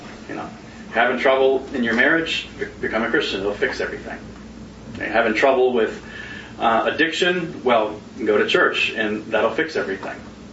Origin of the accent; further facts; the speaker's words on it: the South, United States; growing up in the South, I never, for some reason, ever had the opportunity to go to Charleston.